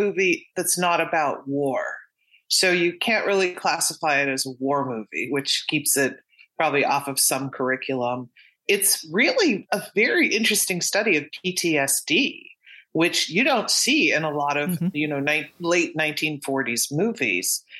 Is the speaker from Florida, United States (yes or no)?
no; Detroit, Michigan, United States; they made him director of operations in Detroit, which is how we ended up growing up in Detroit.